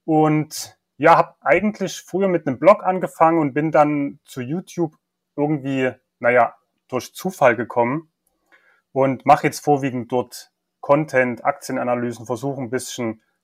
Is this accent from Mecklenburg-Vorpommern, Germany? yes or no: no; Chemnitz, Saxony, Germany; born there; now in Zwickau, Germany; bin 37 Jahre, geboren in Karl-Marx-Stadt, heute Chemnitz, eine der wenigen deutschen Städte, die sich umbenannt haben. Lebe jetzt in Zwickau